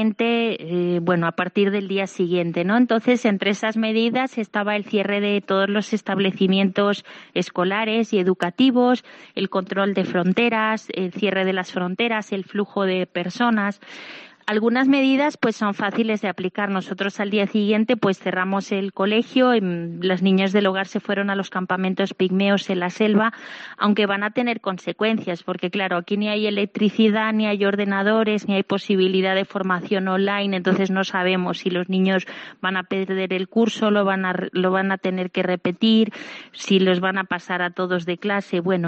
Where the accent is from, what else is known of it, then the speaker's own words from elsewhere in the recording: Spain; hay una hermana española, dos hermanas congoleñas y yo, y que también soy española.